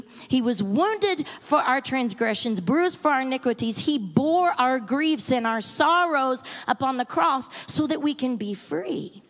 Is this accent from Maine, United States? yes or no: no; Texas, United States; We're from Texas, and all of our family were living in Texas